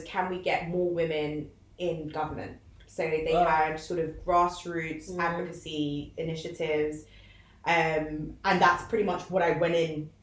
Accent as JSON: {"language": "English", "country": "United Kingdom", "said": "some of it was because of my accent and the fact that I come from the UK."}